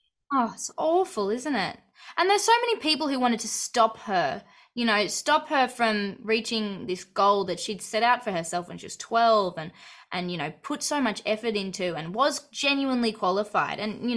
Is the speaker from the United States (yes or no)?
no; Australia; So my state, my home state and the state we were filming in, the borders were closed.